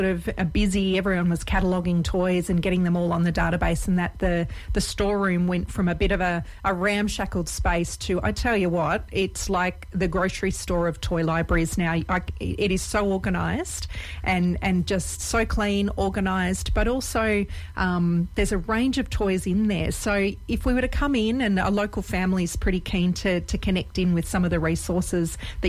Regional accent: Bundalong, Victoria, Australia; as a little kid growing up in Bundalong.

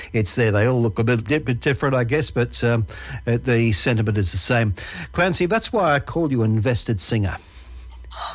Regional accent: Oberon, New South Wales, Australia; Well, my hometown, as I said to you before we went on air, seems to be splashed all over the internet at the moment. So if you've never heard of Oberon before, you're going to see it at least.

